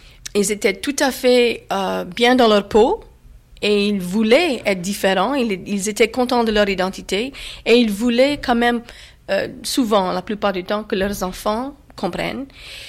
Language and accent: French; Louisiana, United States; first language French; Moi, j'ai appris le français comme première langue. Chez moi, mes parents étaient récolteurs, assez pauvres, de la campagne. Et puis en plus, ils voulaient absolument que je parle en français. J'ai commencé l'école et puis après, j'ai commencé à apprendre l'anglais.